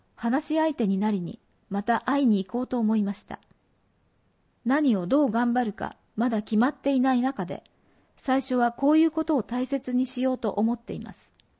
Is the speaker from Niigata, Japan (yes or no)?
yes; Seiro, Niigata, Japan; now in Tsunan, Japan; 私の地元は同じ新潟県の聖籠町というところなんですが、